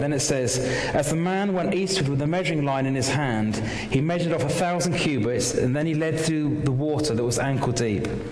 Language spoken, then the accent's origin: English; Chorleywood, East of England, United Kingdom; I remember growing up in Chorley Wood, and … was about 14 years old, and my dad invited him to begin to come traveling with him on ministry trips.